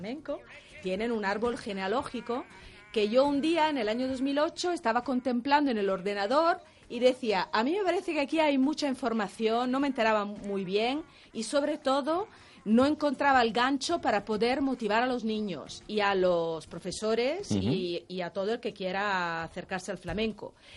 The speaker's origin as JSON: {"language": "Spanish", "town": "Milan", "region": "Lombardy", "country": "Italy", "tie": "born or raised there", "lives_now": "Madrid, Spain", "said": "Vengo de la bota italiana, y soy de Milán, nací en Milán. Aunque esté en Madrid desde hace 26 años"}